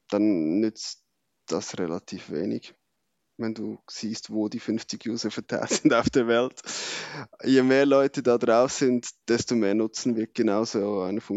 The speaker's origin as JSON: {"language": "German", "country": "Switzerland", "said": "Als Schweizer ist man doch auch ein bisschen französisch unterwegs."}